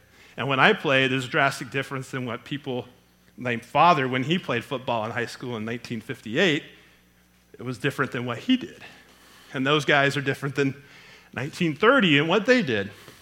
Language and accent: English; Texas, United States; also born or lived in California; So in 1978, we moved from California out to Texas, outside of Houston, and I grew up in Texas.